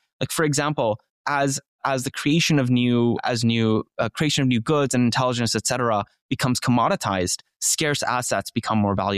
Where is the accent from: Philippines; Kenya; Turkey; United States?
Turkey; I grew up in Turkey. Most of my family is still there.